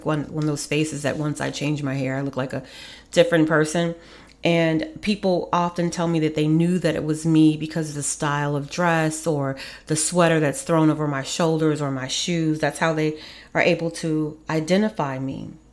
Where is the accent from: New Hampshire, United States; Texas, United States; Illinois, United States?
Illinois, United States; Kankakee; Growing up in Kankakee, my sister and I attended Bible Witness Camp.